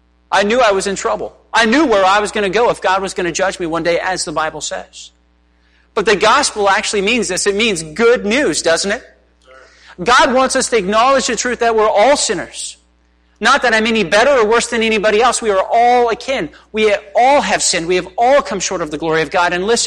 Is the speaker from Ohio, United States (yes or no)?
no; Hollywood, California, United States; As a young kid growing up outside of Hollywood, California, listen, there were a lot of things I saw and did that I should have never saw or did.